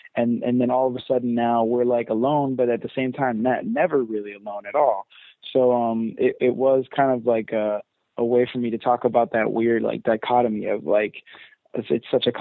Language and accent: English; London, United Kingdom; born there; My background, I was born in London, so I'm British at heart, right? My mom is my mom's whole family is British